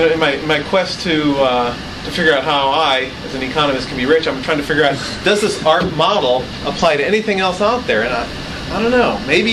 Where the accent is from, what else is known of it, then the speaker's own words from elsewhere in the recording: Peoria, Illinois, United States; I'm from Peoria, Illinois, a few miles outside of Peoria, Illinois, in a small town called Mossel. And my parents live in the same house that they did when I was born 43 years ago.